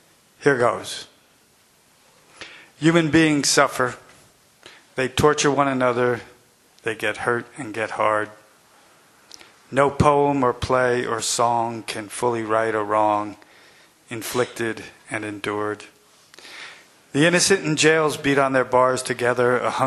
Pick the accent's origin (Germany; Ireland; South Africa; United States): Ireland; I'm Irish, so I tend to feel guilty.